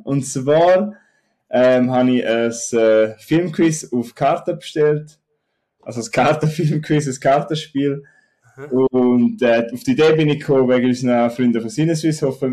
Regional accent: Thurgau, Switzerland; Wir sind ja Schweizer und Thurgau

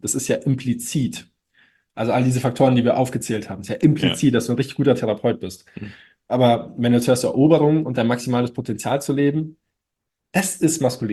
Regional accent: Munich, Bavaria, Germany; ich glaube, das ist noch ein echter Pfunskerl, sagt man bei uns in München.

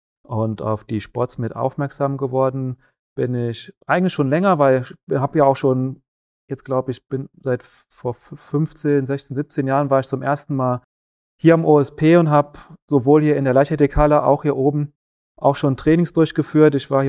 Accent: Zweibrücken, Rhineland-Palatinate, Germany; Mein Haupttrainingsort ist tatsächlich Zweibrücken, wo ich aufgewachsen bin, groß geworden bin. Da ist auch mein Heimatverein.

